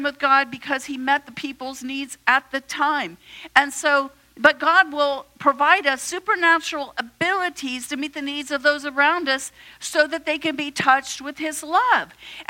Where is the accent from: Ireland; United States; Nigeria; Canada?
Ireland; And so I would just lose my temper, and then I go, I'm Irish.